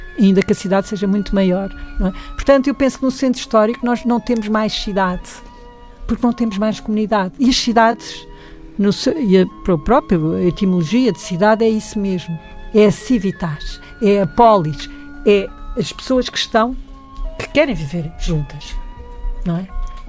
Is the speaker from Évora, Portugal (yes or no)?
yes; Évora, Portugal; born there; Ainda por cima, eu nasci em Évora